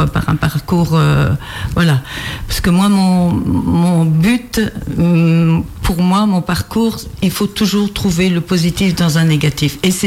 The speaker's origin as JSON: {"language": "French", "town": "Saint-Martin-de-Fraigneau", "region": "Pays de la Loire", "country": "France", "said": "De Saint-Martin-de-Frégnaud, un lieu-dit qui s'appelle Puisec."}